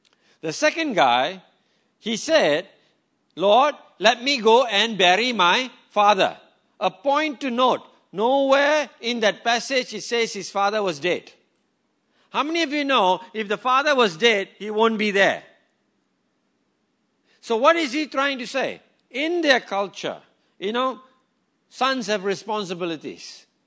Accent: Malaysia; Yes, I am Malaysian Indian.

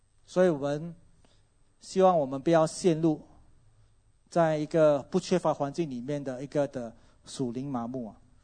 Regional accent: Malaysia; 但是这个是我们马来西亚人都知道的事情。

